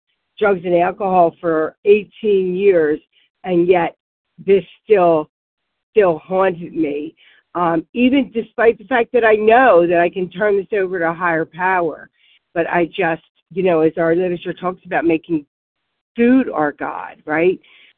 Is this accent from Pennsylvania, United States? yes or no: yes; Warminster, Pennsylvania, United States; I'm from Warminster, Pennsylvania, and so grateful to be recovered